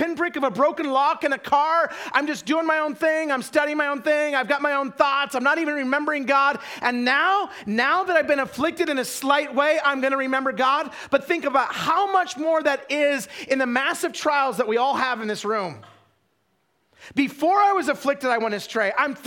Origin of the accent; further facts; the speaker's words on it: Idaho, United States; I grew up in Idaho. I knew a lot of Bible facts.